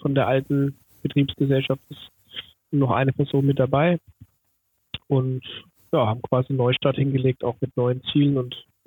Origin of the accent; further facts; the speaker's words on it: Schwabach, Bavaria, Germany; born there; Nein, geboren bin ich in Schwabach bei Mittelfranken